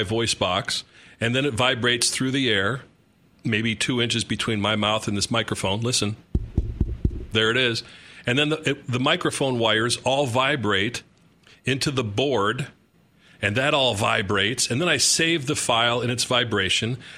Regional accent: Chicago, Illinois, United States; I grew up in Chicago. Sometimes we say that.

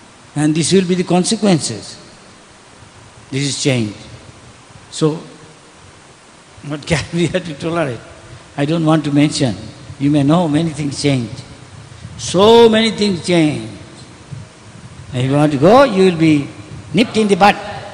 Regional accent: India; English is a second language; I can't think of as an Indian. I saw, I associate with monks and I much from my childhood.

